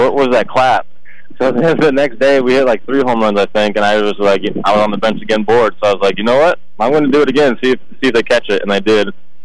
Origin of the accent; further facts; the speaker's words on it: Las Vegas, Nevada, United States; it's cool knowing I'm from Vegas and knowing how many from Vegas there are.